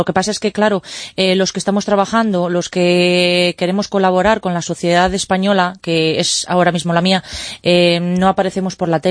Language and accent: Spanish; Romania; Pero si yo voy como rumana, como me siento de raíz, me pueden decir, mire usted, ha renunciado usted a su nacionalidad.